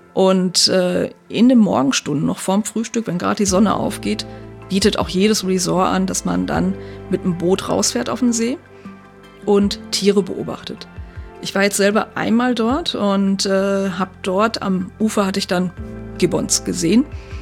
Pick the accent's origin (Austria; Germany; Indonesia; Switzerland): Germany; North Rhine-Westphalia; Ich komme jetzt selber aus dem Sauerland, das ist so ein bisschen so ähnlich, also vielleicht 500 Meter hoch ungefähr